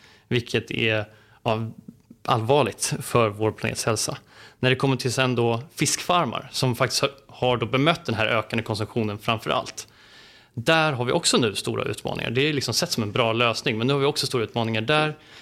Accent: Stockholm County, Sweden; jag är uppväxt i Stockholms skärgård. Så ute i skärgården har jag vuxit upp med två föräldrar som driver bolag tillsammans.

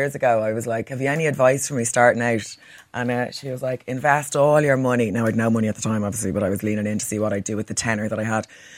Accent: Ireland; Obviously, as an Irish person, I find these conversations incredibly uncomfortable.

